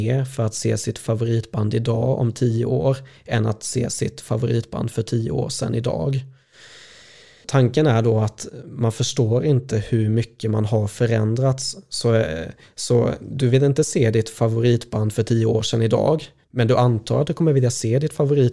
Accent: Småland, Sweden; jag är smålänning i grunden

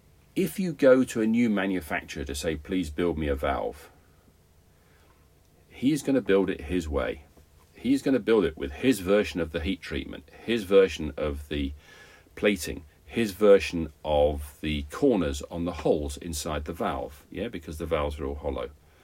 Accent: Rugby, West Midlands, United Kingdom; born there; in the town I was born in the Midlands, in Rugby.

